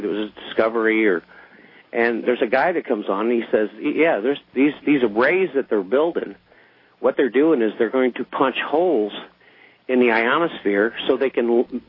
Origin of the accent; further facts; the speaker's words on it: Missouri, United States; I'm from Missouri.